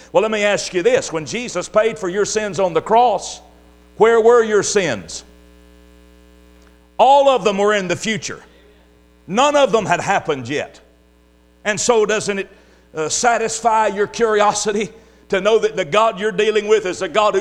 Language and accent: English; Texas, United States; the area we grew up down in Southeast Texas.